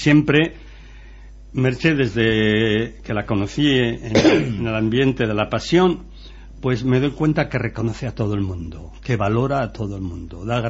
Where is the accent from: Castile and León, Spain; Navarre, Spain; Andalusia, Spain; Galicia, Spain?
Navarre, Spain; Villafranca; accent: Ribera; moved away; also born or lived in United States; estuve en Estados Unidos 50 y tantos años, pero soy de la Ribera.